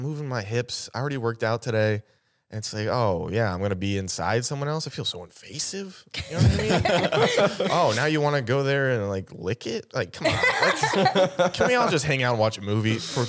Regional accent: Las Vegas, Nevada, United States; I mean, I grew up in Vegas.

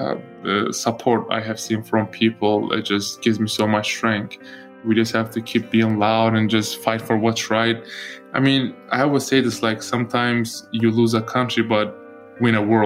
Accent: Turkey; English is a second language; also born or lived in Switzerland; now in United States; I mean, I born in Switzerland. I don't have a Swiss passport. I'm from Turkey. They revoked my passport. I live in America.

